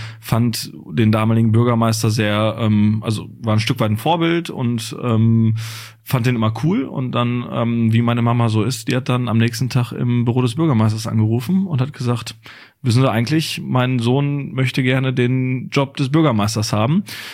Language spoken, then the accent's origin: German; North Rhine-Westphalia, Germany; Also meine Heimat bleibt hier unser schönes Ruhrgebiet